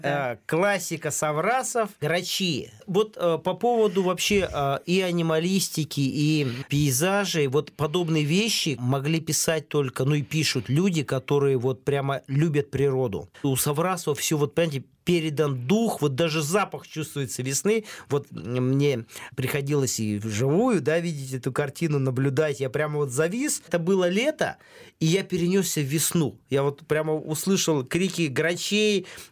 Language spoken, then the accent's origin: Russian; Urals, Russia; я вообще вырос, родился на Урале, прямо внутри Уральских гор, и я русофил